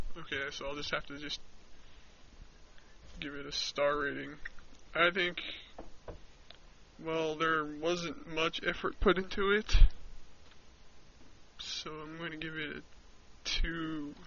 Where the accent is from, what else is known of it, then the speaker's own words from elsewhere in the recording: Canada; I'm Canadian, so I say Zed.